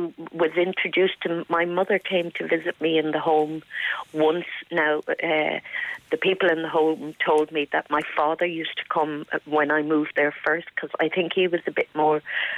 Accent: Ireland; because we don't fit into the black community because we're Irish

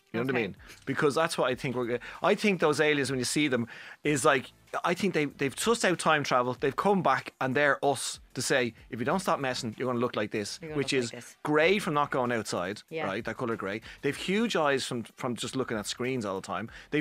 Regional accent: Ireland; We are in more, as Irish people, we're like, because I've gigged all over the world

